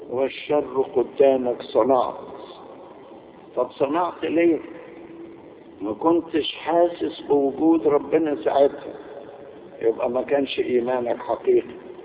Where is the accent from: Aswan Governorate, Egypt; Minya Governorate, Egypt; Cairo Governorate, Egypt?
Cairo Governorate, Egypt; Cairo; نحن عندنا في القاهرة فقط حوالي 30,000 خادم وخادمة